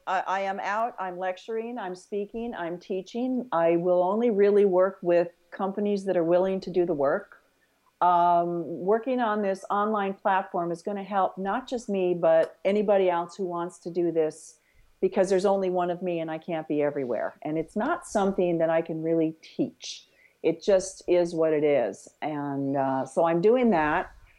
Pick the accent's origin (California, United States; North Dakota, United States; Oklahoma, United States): North Dakota, United States; I'm from North Dakota, so we get that whole Midwestern vibe.